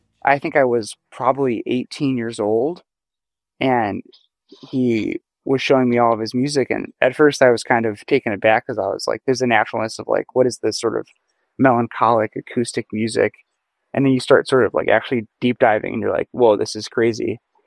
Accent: Chicago, Illinois, United States; I think as a Midwesterner from Chicago my whole life

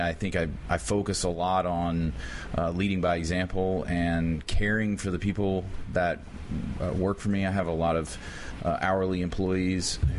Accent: the South, United States; because I grew up in the South, and I had a lot of experience with overbearing Southern Baptists.

